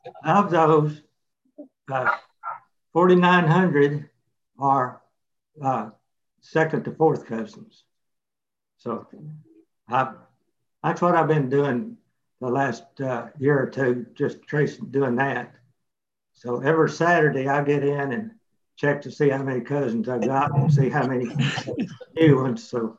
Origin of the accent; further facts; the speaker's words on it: Lubbock, Texas, United States; Our son and oldest daughter live in Austin, but we're from Lubbock, Texas.